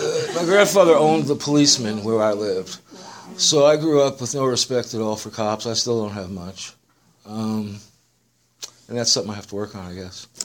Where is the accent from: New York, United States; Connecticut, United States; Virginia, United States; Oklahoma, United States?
New York, United States; I was raised back east in New York. I was born in 1949.